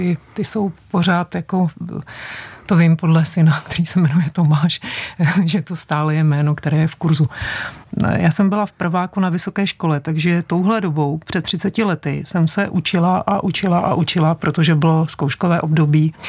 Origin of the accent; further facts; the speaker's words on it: Teplice, Ústí nad Labem Region, Czechia; já jsem ze severních Čech, bylo těch poboček Agrobanky docela hodně i u nás v Teplicích